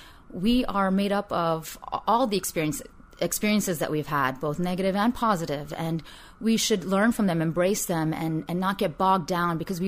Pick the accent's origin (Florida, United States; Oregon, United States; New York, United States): New York, United States; New York City; it's not only regarding my traditional Indian parents and being in an Indian household, but also growing up in the Bronx, which is, has its own very urban culture.